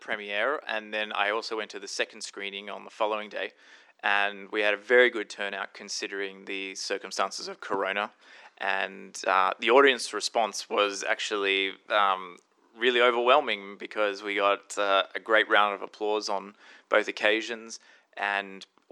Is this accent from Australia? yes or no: yes; Australia; from my point of view, being Australian